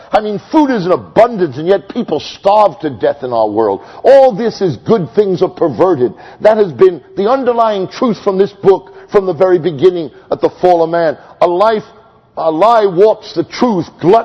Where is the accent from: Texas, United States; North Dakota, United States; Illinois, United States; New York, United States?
New York, United States; Brooklyn; I'm from Brooklyn, but a flock of turkeys.